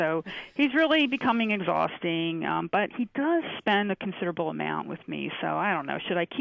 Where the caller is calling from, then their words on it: Rockville, Maryland, United States; I'm in Rockville, Maryland.